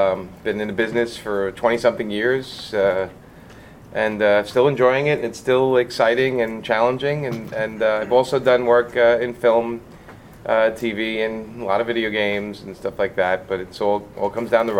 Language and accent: English; Brooklyn, New York, United States; accent: Brooklyn; I love having Frank next to me because my Brooklyn accent is completely gone almost.